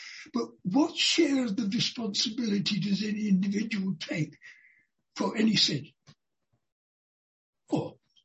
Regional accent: United Kingdom; if there is any guilt that applies to me because I am British or whatever, please take it away.

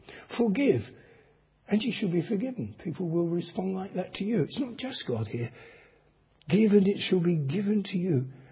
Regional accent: London, United Kingdom; it wasn't because I'd done anything apart from being a Londoner. And I suppose I was 9 at the time.

